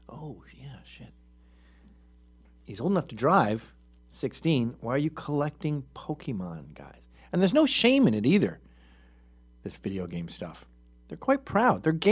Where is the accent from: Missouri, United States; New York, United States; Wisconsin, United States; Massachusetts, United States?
New York, United States; Bronx; I'm from the Bronx.